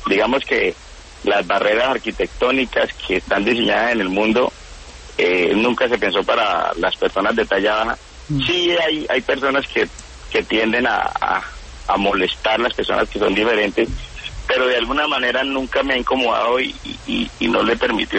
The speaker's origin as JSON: {"language": "Spanish", "region": "Casanare", "country": "Colombia", "said": "decidí regresar a mi pueblo, a mi departamento, el departamento de Casanare"}